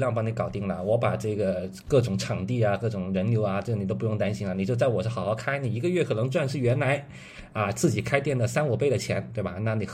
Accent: Guangdong, China; 这个不能变成地域歧视啊。我是广东人

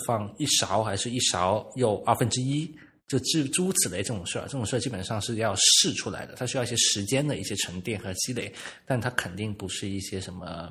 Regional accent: Guangdong, China; 我们是广东人哈，我是广东人，就我很喜欢吃粤菜

